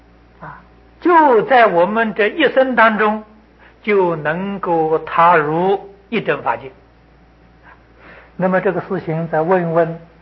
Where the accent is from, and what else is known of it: China